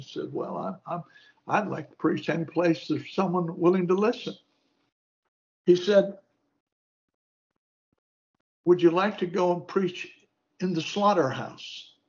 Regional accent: United States; I'm from America, and I'm here to share the gospel with you.

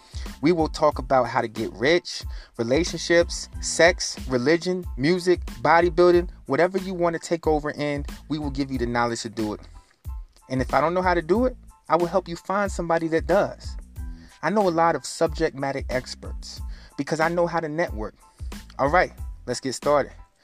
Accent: North Carolina, United States; I'm from Rough Riley, North Carolina.

